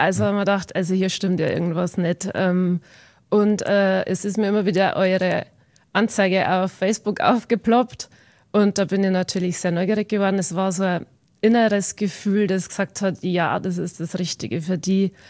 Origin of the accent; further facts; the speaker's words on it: Straubing, Bavaria, Germany; bin 40 Jahre, Mama von 2 Jungs, komme aus Straubing, das ist in der Nähe von Regensburg.